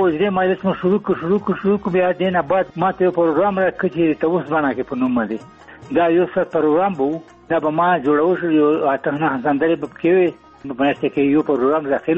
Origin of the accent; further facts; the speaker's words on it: Khost, Afghanistan; born there; زه د خوست ولایت یم چې نوی کلي کې زیږیدلی یم یعنی شور ولسوالۍ